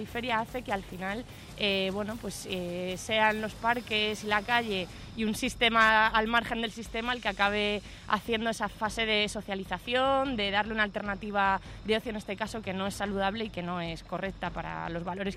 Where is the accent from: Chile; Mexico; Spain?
Spain; Madrid, Community of Madrid; la gente joven que somos de Villaverde podamos vivir en Villaverde